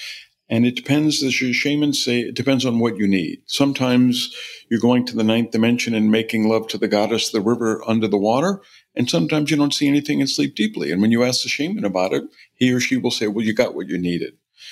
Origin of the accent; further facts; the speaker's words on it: New Orleans, Louisiana, United States; I gave the commencement address at Tulane Medical School a couple of years ago in my hometown in New Orleans.